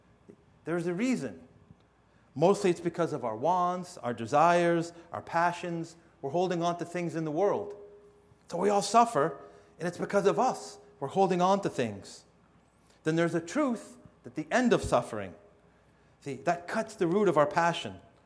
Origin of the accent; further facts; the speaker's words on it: Massachusetts, United States; Pastor mentioned, I grew up in Massachusetts. I'm a New Englander.